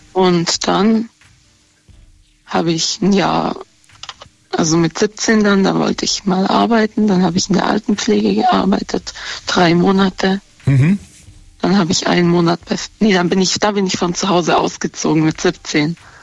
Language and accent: German; Tuttlingen, Baden-Württemberg, Germany; Aus Tuttlingen.